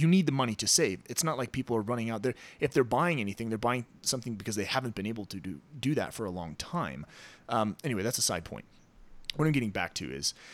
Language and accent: English; Detroit, Michigan, United States; it turned out to be what it was like growing up in Detroit